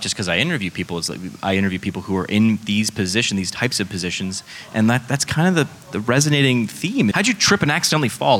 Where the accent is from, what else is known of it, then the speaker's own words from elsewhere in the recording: New York, United States; I'm from New York, so New York has to be like number one in my heart.